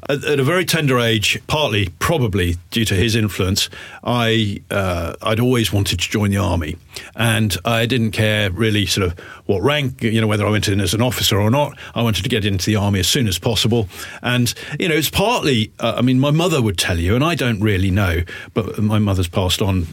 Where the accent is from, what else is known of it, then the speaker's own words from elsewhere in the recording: South East England, United Kingdom; now in Kent, United Kingdom; I was brought up really in Berkshire for most of my sort of childhood before I joined the army. Been abroad so many years